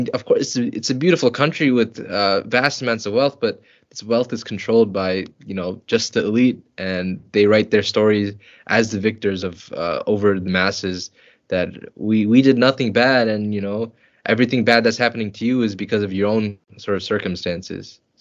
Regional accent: Texas, United States; I grew up in Texas, so I went to the elementary school and high school, middle school there.

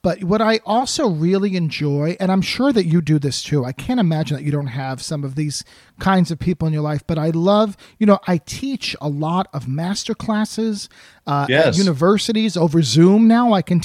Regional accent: New Jersey, United States; also born or lived in New York; I grew up in Jersey, so I used to take the PATH training as a kid and just go walk around the Broadway district and look at the theaters at the pictures.

